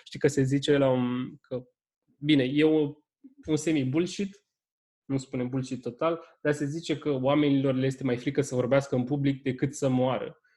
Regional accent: Bucharest, Romania; Legat de chestia asta cu născut și crescut în București

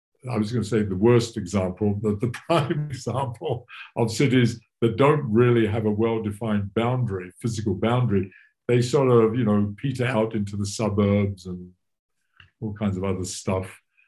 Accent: London, United Kingdom; I grew up in England, in London.

